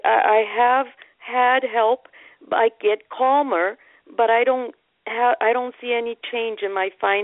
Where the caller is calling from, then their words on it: Massachusetts, United States; From Massachusetts.